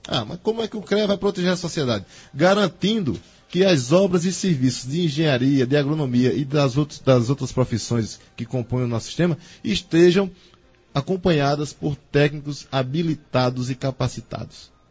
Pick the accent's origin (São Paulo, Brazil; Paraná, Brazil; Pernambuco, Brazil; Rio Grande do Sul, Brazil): Pernambuco, Brazil; Araripina; Eu também sou interiorano, sou de Araripina, sou matuto também, sou bem sertanejo, né? Em se tratando de Recife, estou até bem mais distante da capital que vocês